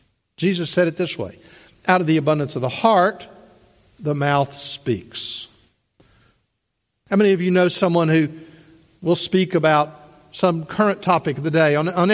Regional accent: Memphis, Tennessee, United States; Most people I would see back in my hometown of Memphis who knew me prior to the 12th grade would have the same reaction

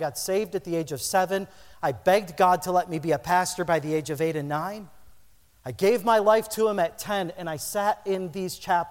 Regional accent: Michigan, United States; born there; I was born in the Upper Peninsula.

